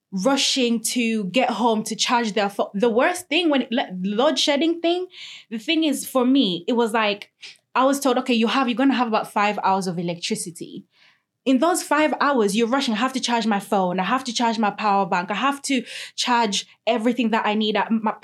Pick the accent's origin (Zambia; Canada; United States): Zambia; When I was back home, I'd see people, because we'd be traveling very early. Because I remember I was traveling from Lusaka to Northern Province.